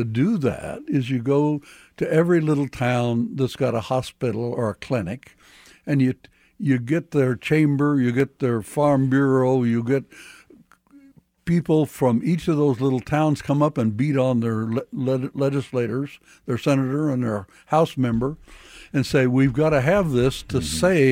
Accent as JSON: {"language": "English", "town": "Mission", "region": "Kansas", "country": "United States", "tie": "born or raised there", "said": "I was born in Kansas City, Kansas, mm-hmm. but my parents moved me as an infant to Mission, Kansas."}